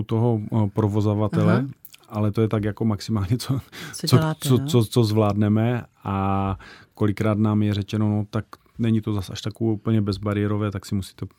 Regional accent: Velké Hoštice, Moravian-Silesian Region, Czechia; já rodák z Velkých Hoštic prostě vezmu a taky budu hrát tu ligu.

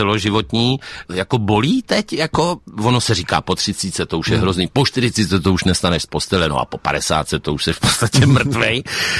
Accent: Smetanova Lhota, South Bohemian Region, Czechia; To je strašně příjemný, ne, jako prožít tohle dětství speciálně ve Smetanově Lhotě.

